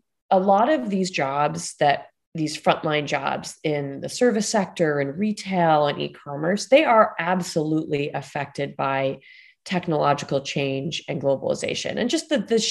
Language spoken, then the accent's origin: English; Buffalo, New York, United States; But I'm from Buffalo, New York, and you can do a lot more with the same salary there.